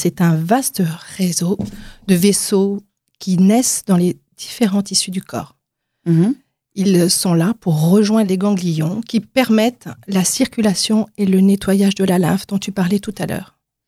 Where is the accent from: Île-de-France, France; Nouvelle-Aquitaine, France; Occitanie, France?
Île-de-France, France; Oui, j'habite à Paris depuis quelques années, après avoir vécu mon enfance dans l'Ouest parisien. Maintenant, je suis vraiment parisienne.